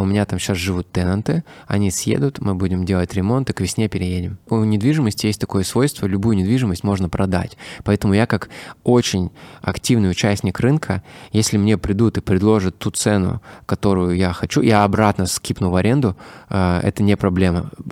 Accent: Ural, Russia; вот я детство провел на Урале

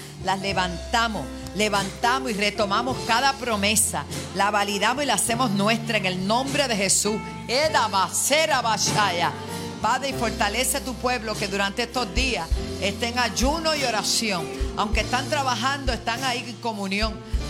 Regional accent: Bayamón, Puerto Rico; que somos de Bayamón

